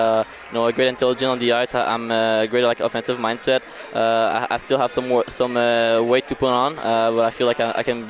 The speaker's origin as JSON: {"language": "English", "town": "Montreal", "region": "Quebec", "country": "Canada", "said": "I'm from Montreal"}